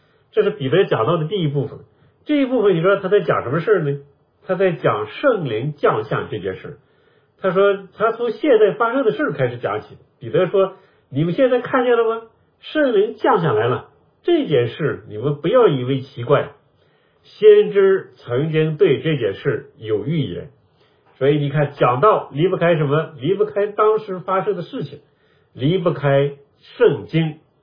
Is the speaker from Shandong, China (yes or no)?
no; Shaanxi, China; accent: Northern; 那么就像我们今天讲话，我这是北方口音，你们上海人照样听得好好的，这就是一种恩赐。是吧？我可以讲我的陕北话